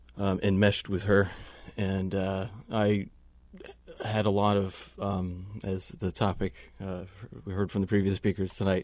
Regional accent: New York, United States; I grew up in Westchester.

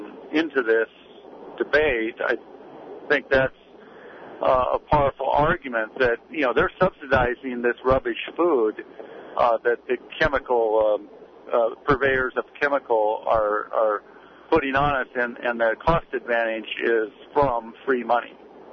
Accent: Omaha, Nebraska, United States; Well, I'm actually just I'm from Omaha and driving through your area and really enjoying your station.

